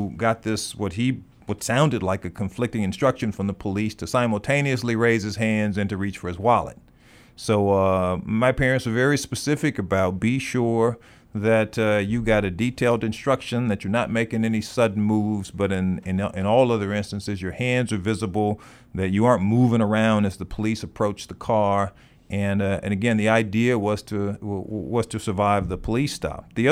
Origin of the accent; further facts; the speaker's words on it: Houston, Texas, United States; as a 16-year-old teenager and growing up in Houston, Texas.